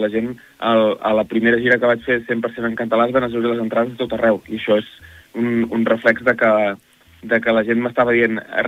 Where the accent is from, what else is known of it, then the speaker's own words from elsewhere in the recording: Peralada, Catalonia, Spain; Jo soc de l'Alt Empordà, soc de Peralada, però al final l'Empordà tot és Empordà.